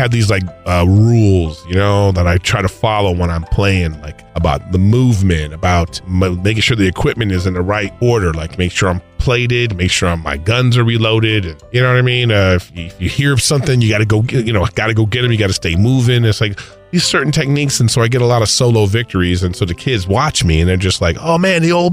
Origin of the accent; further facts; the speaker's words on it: Los Angeles, California, United States; I'm originally from Los Angeles.